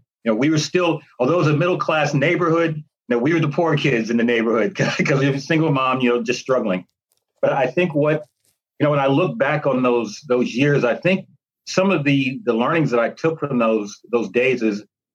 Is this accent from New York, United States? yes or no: yes; New York City, New York, United States; But I grew up in New York City, grew up in a single parent household where my mother was just amazing and smart.